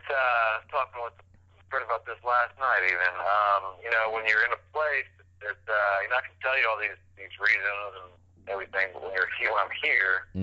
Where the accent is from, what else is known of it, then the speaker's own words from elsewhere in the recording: Louisiana, United States; You know, I grew up in Louisiana, and I just, you know, every time I would visit, I just was more inspired and wanted to get back here and be here.